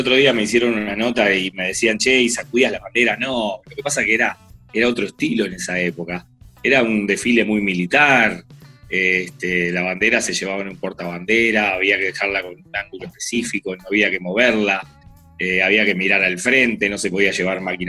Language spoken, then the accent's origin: Spanish; Uruguay; a deportistas como somos los uruguayos y los sudamericanos